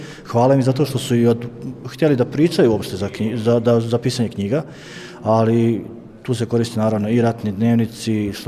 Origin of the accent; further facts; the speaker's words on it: Banja Koviljača, Šumadija and Western Serbia, Serbia; now in Mali Zvornik, Serbia; Živim trenutno u Malom Zvorniku, tamo sam oženjen, tu mi je stan, ali je moja porečna kuća u Banji Koviljači kod Loznice.